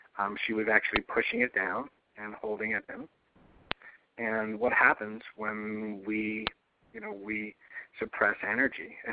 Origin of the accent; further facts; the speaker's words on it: New York, United States; I am a New Yorker, yeah. But I'm in Arizona for the whole month of February